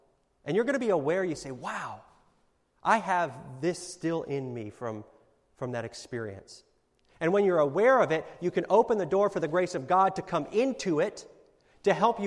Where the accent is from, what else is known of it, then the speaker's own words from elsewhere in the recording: Kings Bay, Georgia, United States; I grew up in Kings Bay, Georgia. It's right there on the Intercoastal Waterway and the St. Mary's River.